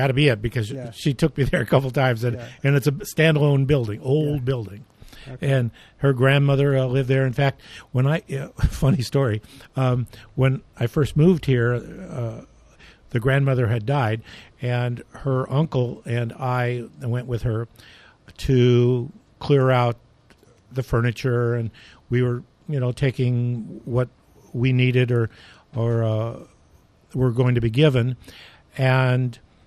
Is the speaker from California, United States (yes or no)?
yes; California, United States; Remember, I'm from California, and so I don't know water ice from a cheesesteak.